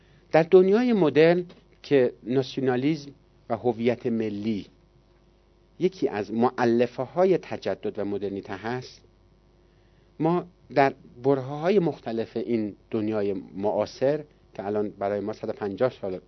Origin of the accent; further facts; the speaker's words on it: Iran; گفتم که شما از کجا میدونید که حالا من از ایران اومدم؟